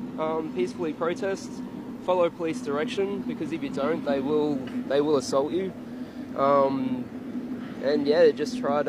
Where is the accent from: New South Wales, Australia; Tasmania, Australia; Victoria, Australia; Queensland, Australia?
Queensland, Australia; Brisbane; Yeah, like, so I'm from Brisbane